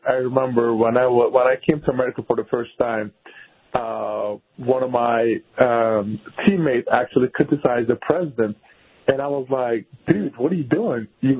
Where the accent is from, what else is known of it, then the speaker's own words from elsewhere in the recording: Turkey; now in United States; that's not what I grew up in Turkey.